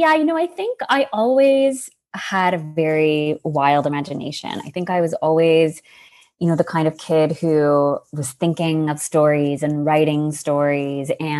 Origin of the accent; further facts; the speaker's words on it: Newmarket, Ontario, Canada; I grew up in Newmarket, Ontario, so north of Toronto, and just really had what I would consider to be like a fairly normal, typical sort of middle class, suburban childhood